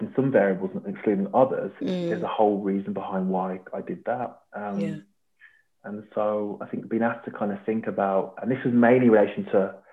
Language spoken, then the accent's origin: English; Birmingham, West Midlands, United Kingdom; Obviously, I'm from Birmingham.